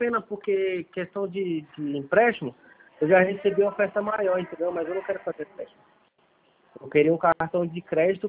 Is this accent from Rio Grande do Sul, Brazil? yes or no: no; São Paulo, Brazil; A gente é aqui de São Paulo, é pertinho um do outro.